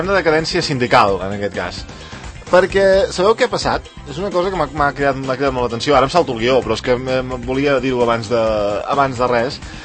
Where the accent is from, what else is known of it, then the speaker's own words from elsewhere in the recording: Torelló, Catalonia, Spain; Soc de Torelló, jo.